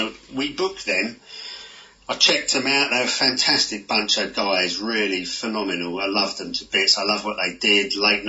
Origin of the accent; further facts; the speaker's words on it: Tottenham, London, United Kingdom; moved away as an adult; now in Norfolk, United Kingdom; When I was at the university here in East Anglia, I came up from Tottenham when I was 18.